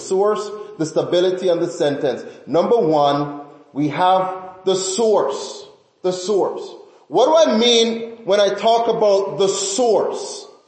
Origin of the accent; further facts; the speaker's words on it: Jamaica; now in Syracuse, United States; For example, living in Jamaica, growing up in Jamaica, we have a particular culture.